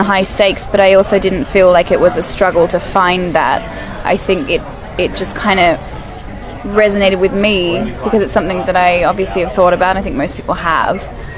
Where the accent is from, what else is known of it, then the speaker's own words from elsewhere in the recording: Perth, Western Australia, Australia; because we're both from Perth, so similar circles.